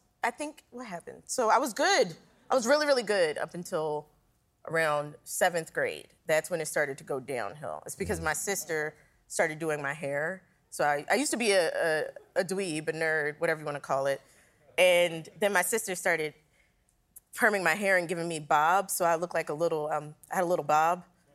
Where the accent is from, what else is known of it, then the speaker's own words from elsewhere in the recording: Philadelphia, Pennsylvania, United States; I grew up in Philly.